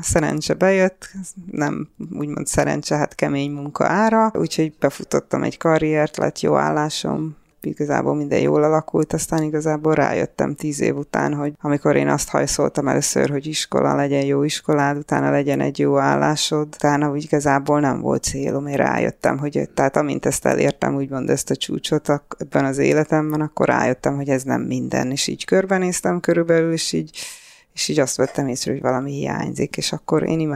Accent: Csepel, Budapest, Hungary; born there; moved away as an adult; now in England; Hát Csepelen születtem

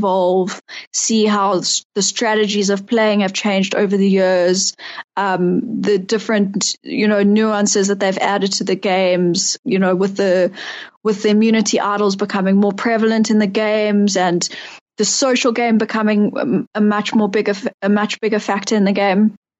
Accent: Johannesburg, Gauteng, South Africa; in my head, I'm still 32, but actually I'm 33. And I'm a lawyer from Johannesburg.

